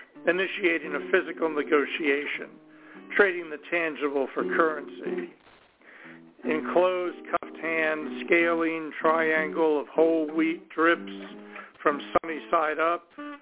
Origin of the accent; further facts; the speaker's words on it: New York, United States; Recently, I've been doing a lot of poems about growing up in New York and our neighborhood